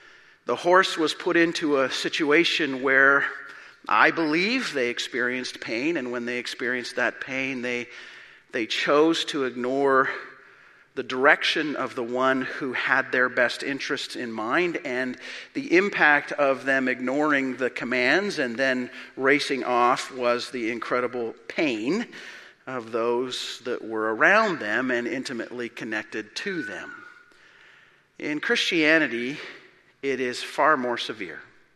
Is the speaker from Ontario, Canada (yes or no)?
no; Calgary, Alberta, Canada; When I was significantly younger, born and raised in Calgary, Alberta